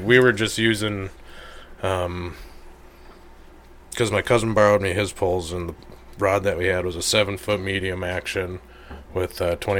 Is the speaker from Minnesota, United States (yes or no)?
yes; Minnesota, United States; I'm from Minnesota, so I don't get to see this kind of stuff